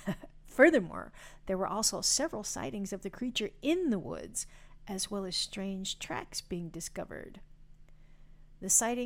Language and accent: English; the Ozarks, United States; And I wanted to say crick because I'm from the Ozarks.